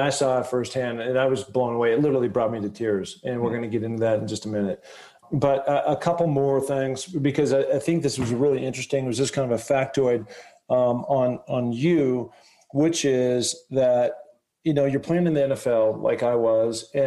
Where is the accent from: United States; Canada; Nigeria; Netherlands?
United States; Pacific Northwest; I am from the Pacific Northwest.